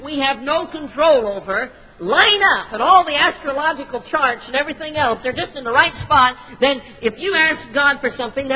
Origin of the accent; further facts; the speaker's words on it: Colorado, United States; it was interesting that out in my home state of Colorado this last winter